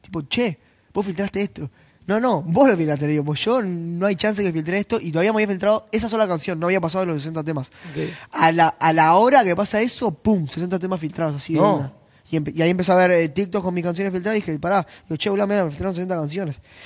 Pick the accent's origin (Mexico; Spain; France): France; yo soy francés, así que me viene muy bien.